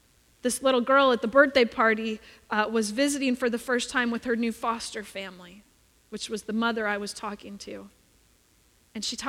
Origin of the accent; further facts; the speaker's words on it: Mission Viejo, California, United States; I grew up in Mission Viejo in South Orange County, as you might know, and I called it a bubble community.